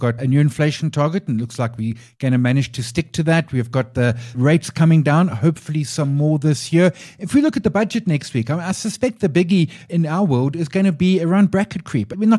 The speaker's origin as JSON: {"language": "English", "country": "South Africa", "said": "It's better being a South African consumer, but it's still tough out there."}